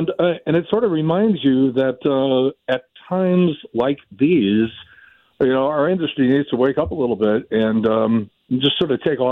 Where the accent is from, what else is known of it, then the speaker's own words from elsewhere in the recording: Chicago, Illinois, United States; now in St. Louis, United States; I grew up in Chicago, followed the Cubs in St. Louis for almost 40 years, followed the Cardinals